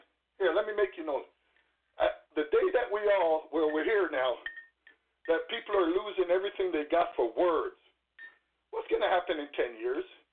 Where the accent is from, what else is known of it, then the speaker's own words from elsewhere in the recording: Jamaica; now in United States; Because I'm not from America. I'm originally from Jamaica.